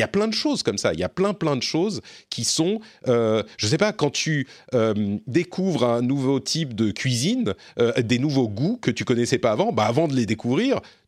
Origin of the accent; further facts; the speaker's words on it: France; des principes qui fonctionnent chez nous en France.